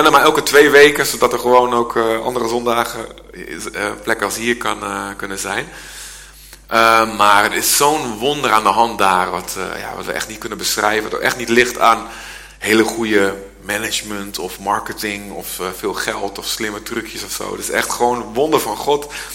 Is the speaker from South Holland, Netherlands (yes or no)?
no; Wijhe, Overijssel, Netherlands; ik kom uit Weijen, tussen Zwolle en Deventer.